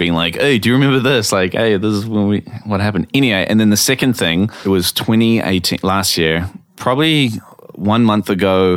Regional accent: New Zealand; Yeah. I come from New Zealand.

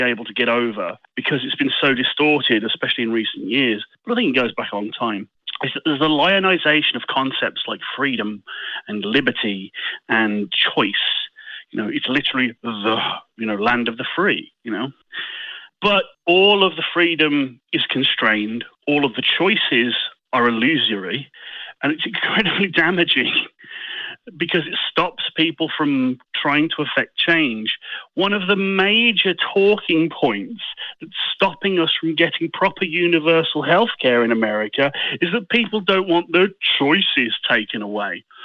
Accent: Birmingham, West Midlands, United Kingdom; accent: Birmingham; I could just put on my strongest Birmingham accent because that's where I'm from.

